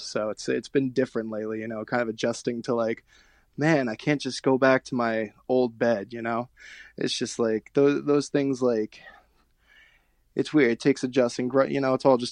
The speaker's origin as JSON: {"language": "English", "town": "Stony Brook", "region": "New York", "country": "United States", "tie": "born or raised there", "said": "I was born and raised in Stony Brook, right near the university."}